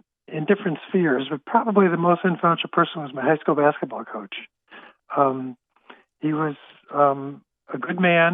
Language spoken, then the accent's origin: English; Rochester, New York, United States; also born or lived in Minnesota; Well, I was born in Minnesota. But then when I was very young, a couple years old, my family moved to Rochester, New York.